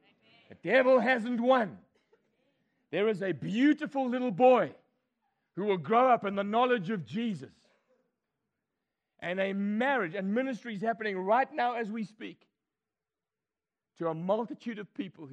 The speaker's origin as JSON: {"language": "English", "region": "Scotland", "country": "United Kingdom", "said": "I remember I told you I'm a Scotsman."}